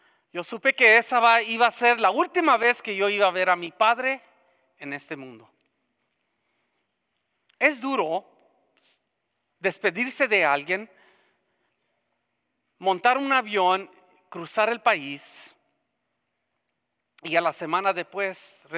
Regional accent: Mexico; pues México también, somos algunos de México.

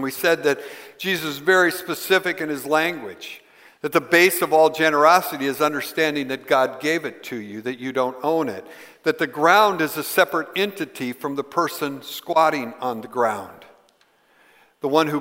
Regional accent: United States; the thinking is pretty deeply ingrained in me because I grew up in America.

